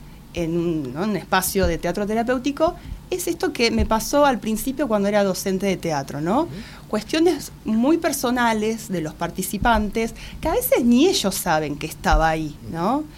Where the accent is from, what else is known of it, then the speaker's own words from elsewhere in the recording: Bahía Blanca, Buenos Aires Province, Argentina; now in Buenos Aires, Argentina; Entonces, eso implicó tener que venir a Buenos Aires a estudiar, porque yo soy de Bahía Blanca.